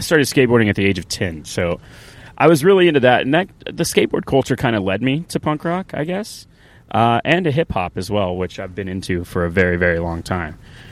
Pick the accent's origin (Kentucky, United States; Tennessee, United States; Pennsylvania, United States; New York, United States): Tennessee, United States; Nashville; especially growing up in Nashville, being born there. I was born in a hospital called Westside Women's Hospital, which is now called Centennial Hospital in Nashville in 1988. So I've lived there my entire life.